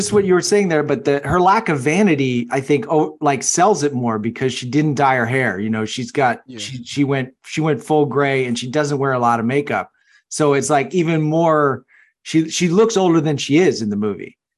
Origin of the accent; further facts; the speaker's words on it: East Coast, United States; I love lighthouses. I grew up on the East Coast.